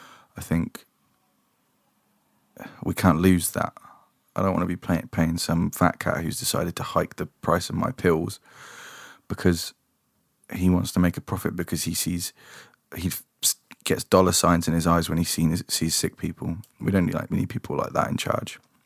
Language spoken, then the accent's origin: English; Northampton, East Midlands, United Kingdom; You walk around Northampton, there are my hometown, there are stacks of homeless people.